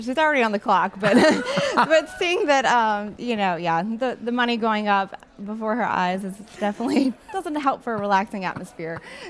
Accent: Ponchatoula, Louisiana, United States; I actually grew up in Ponchatoula, but my mom had 5 natural births, and I was born with a midwife.

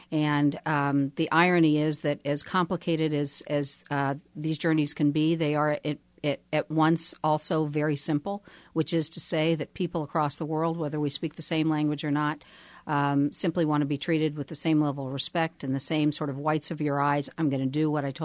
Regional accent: Kentucky, United States; now in Kansas City, United States; worked for the senior senator from my home state of Kentucky.

